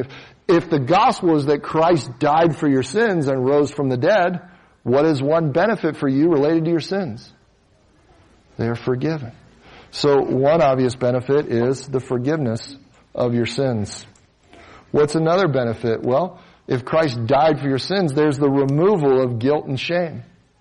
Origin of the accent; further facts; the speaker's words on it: Cincinnati, Ohio, United States; now in Las Vegas, United States; and I'm from Cincinnati, Ohio. I went to Purdue University. I live in Las Vegas since 2002